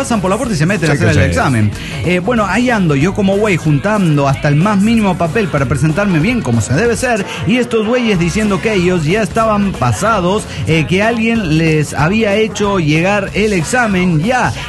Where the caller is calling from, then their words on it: Irapuato, Guanajuato, Mexico; de Irapuato, Guanajuato.